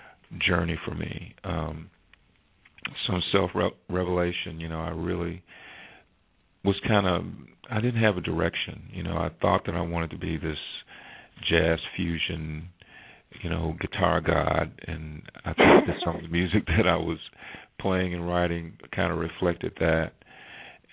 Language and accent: English; the South, United States; living here in the South and being a Southerner.